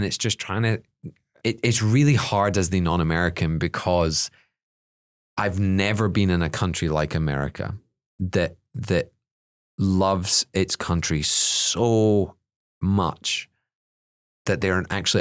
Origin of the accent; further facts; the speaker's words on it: United Kingdom; And I'm British.